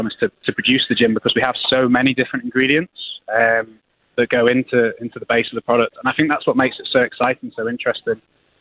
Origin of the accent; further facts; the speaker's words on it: United Kingdom; To be honest, I'm from Europe, I'm from the UK, and we don't see sugarcane products, a lot of sugarcane gins at all.